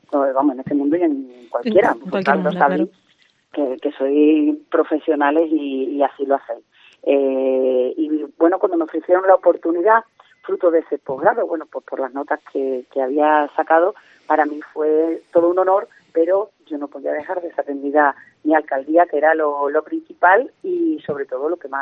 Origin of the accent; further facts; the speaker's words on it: Jerez, Andalusia, Spain; afortunadamente yo soy de Jerez, y mi familia es de Jerez.